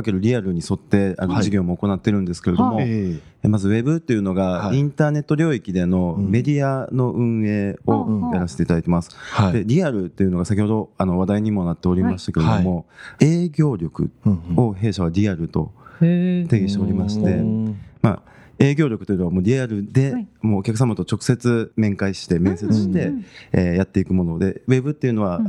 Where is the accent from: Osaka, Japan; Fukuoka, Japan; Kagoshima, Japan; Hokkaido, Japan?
Osaka, Japan; Tondabayashi; 生まれは違うんですけど、はい、育ちが。